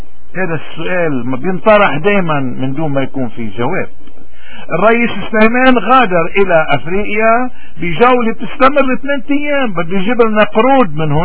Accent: Lebanon; نحن نحن كلبنانيين وهودي اهلنا وولادنا

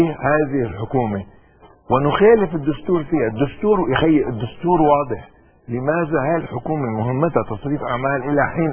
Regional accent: Lebanon; مع انه انا لبناني وشغلتي في هذا الموضوع

